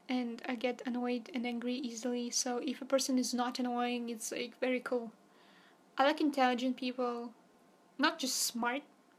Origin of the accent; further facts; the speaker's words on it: Russia; Because I come from Russia and many people are ignorant here